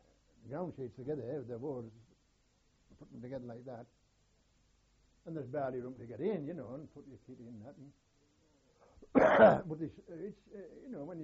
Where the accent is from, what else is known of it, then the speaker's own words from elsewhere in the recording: Durham, North East England, United Kingdom; I was born and brought up in Durham, we used to all sell, you know, food.